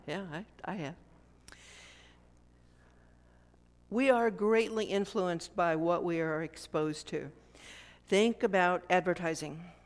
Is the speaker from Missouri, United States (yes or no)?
yes; St. Louis, Missouri, United States; also born or lived in Illinois; You know, I was born in Illinois, raised in St. Louis, for heaven's sakes, you know.